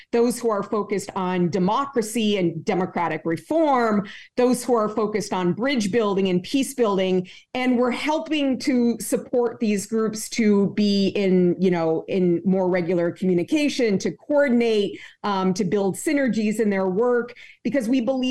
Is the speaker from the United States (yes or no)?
yes; Vermont, United States; No, I was born and raised in Vermont. I'm calling you from New York.